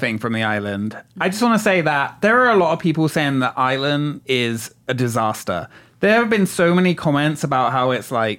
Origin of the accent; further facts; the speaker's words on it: England, United Kingdom; I grew up in England going to Western Supermare beaches.